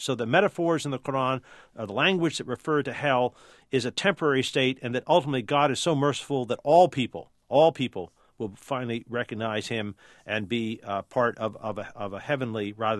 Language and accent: English; United States; I'm originally American, but I learned Arabic from the time I was 16.